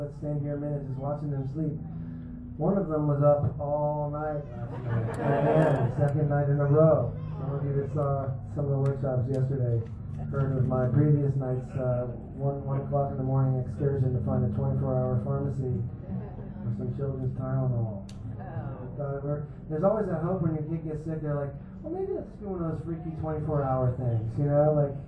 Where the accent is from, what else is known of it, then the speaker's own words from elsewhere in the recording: Boston, Massachusetts, United States; said, where am I from? I'm from Boston.